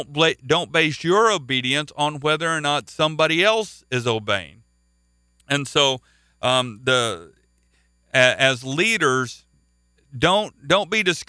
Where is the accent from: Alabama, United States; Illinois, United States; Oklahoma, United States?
Oklahoma, United States; I'm from Oklahoma, and one of our neighboring states is called Missouri. I went to school there.